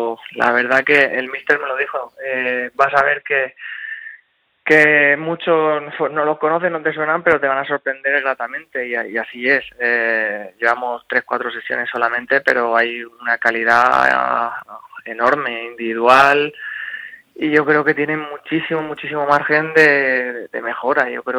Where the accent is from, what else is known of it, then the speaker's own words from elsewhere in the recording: Orihuela, Valencian Community, Spain; now in Murcia, Spain; soy natural de Orihuela y toda mi familia paterna son de Beniel. Tengo familia en Murcia, muchos tíos están afincados aquí y bueno, yo también estoy afincado aquí en Murcia, concretamente vivo en la Alberca.